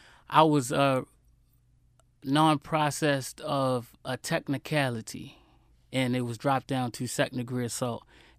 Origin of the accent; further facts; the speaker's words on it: Baltimore, Maryland, United States; I grew up on Alhambra Avenue off of Old York Road, Cold Spring.